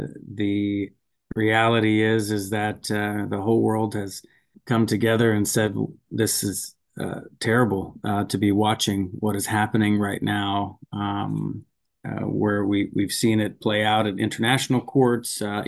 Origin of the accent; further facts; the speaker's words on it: Roanoke, Virginia, United States; also born or lived in Ohio; specific district is in the Roanoke Valley, where I've grown up my whole life. After we came here when I was three from Ohio, and with my wife and three kids, we've loved living here in Western Virginia.